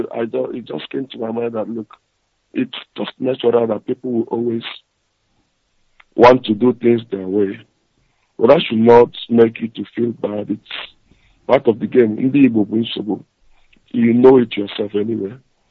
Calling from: Zurich, Switzerland; And I'm calling from Switzerland, Zurich.

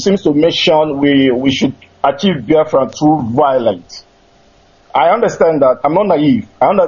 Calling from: Catalonia, Spain; I'm calling from Catalonia, Spain.

